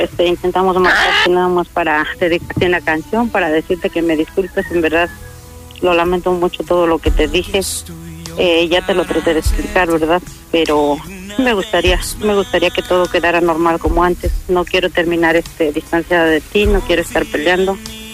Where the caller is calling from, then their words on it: Querétaro, Mexico; Siempre los escucho acá en el estado de Querétaro, ¿eh?